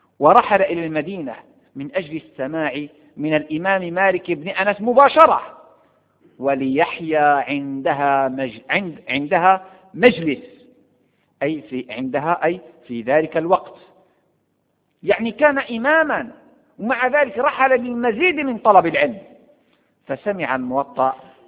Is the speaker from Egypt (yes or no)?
no; Morocco; هذا الكتاب مطبوع عندنا في المغرب طبعة وزارة الأوقاف والشؤون الإسلامية،